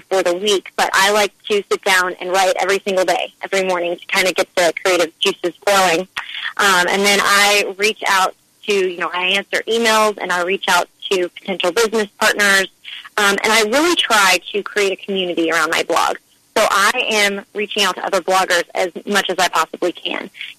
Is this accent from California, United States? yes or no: no; Dallas, Texas, United States; I am from Dallas, Texas. I was born and raised, grew up here, went to college at SMU, so I've always been here.